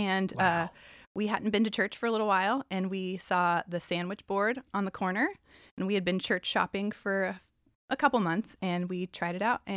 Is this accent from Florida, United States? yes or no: no; Oregon, United States; born there; also born or lived in Texas / Virginia / California / Washington; So I lived in Texas, Virginia, California, Oregon, Washington. And actually, me and my husband were born in the same small town in Oregon.